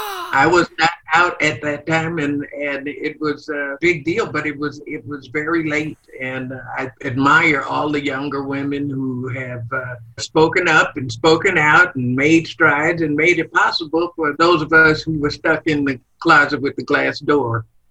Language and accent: English; Chicago, Illinois, United States; I lived on the South Side, and as a child would take the L all the way from the South Side to the North Side to watch the Cubs.